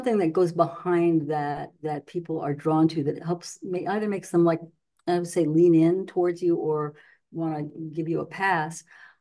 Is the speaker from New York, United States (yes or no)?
yes; New York City, New York, United States; now in California, United States; I am from New York City. I grew up in a very nitty-gritty, what you see is what you get type of world.